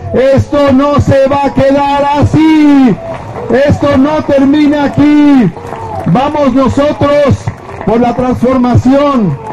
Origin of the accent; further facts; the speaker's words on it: Mexico; de nuestra identidad, de nuestro orgullo, de nuestra fortaleza como mexicanos.